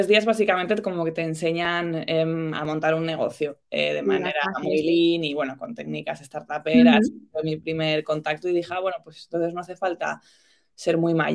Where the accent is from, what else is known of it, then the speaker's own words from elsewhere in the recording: Sevilla, Andalusia, Spain; born there; also born or lived in Santander / Madrid; yo nací en Sevilla, pero luego viví en Santander y luego me fui a estudiar a Madrid.